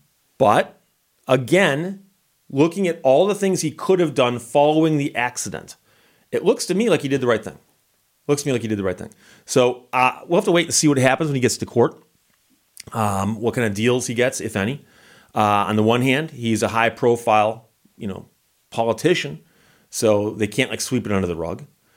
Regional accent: Michigan, United States; I'm from Michigan and that's on me.

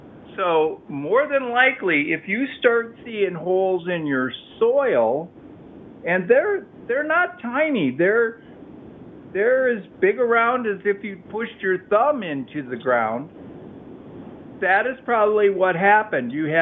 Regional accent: Midwest, United States; And I'm from the Midwest where we would get mayflies. We call them shadflies.

